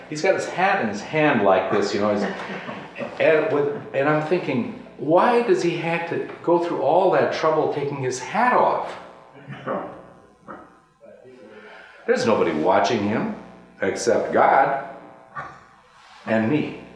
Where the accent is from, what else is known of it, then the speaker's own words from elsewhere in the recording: Waterloo, Iowa, United States; I'm from Waterloo, Iowa. We don't know how it goes in South Dakota.